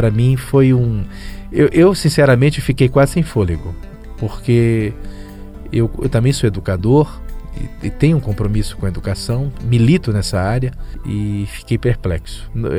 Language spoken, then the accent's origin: Portuguese; Maranhão, Brazil; tem uma carta do … que é um percussionista maranhense, criticando a literatura do Maranhão, da minha terra.